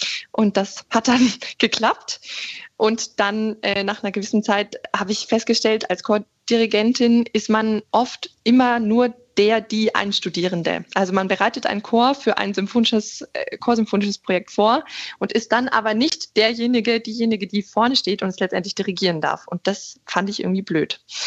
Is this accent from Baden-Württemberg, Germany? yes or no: no; Munich, Bavaria, Germany; ich bin Münchnerin